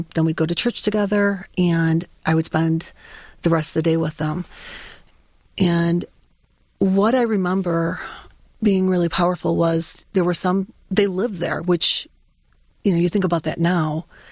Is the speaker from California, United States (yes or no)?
no; Livonia, Michigan, United States; Well, I grew up in Livonia, Michigan.